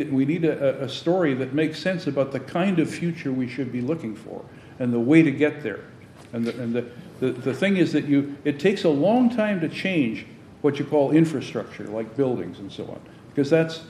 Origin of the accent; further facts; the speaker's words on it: Central Canada, Canada; stuck it in my hometown in central Canada